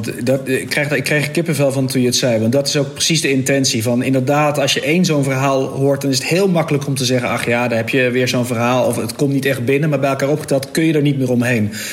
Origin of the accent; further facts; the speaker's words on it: Belgium; now in Netherlands; ik heb zelf ook een biculturele achtergrond als Belg.